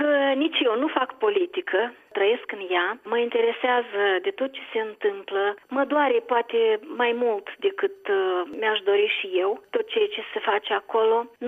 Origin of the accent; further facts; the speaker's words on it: Rezina District, Moldova; așa este păstrată tradiția în satul de unde sunt eu, din Ghidulin Traionu Rezina